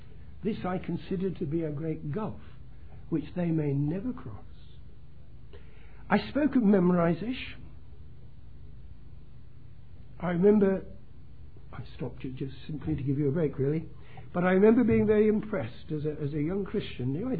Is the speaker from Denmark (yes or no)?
no; London, United Kingdom; I come from London, and it's one thing the words that I understand, and another thing the language that I might use when I'm about my own local area.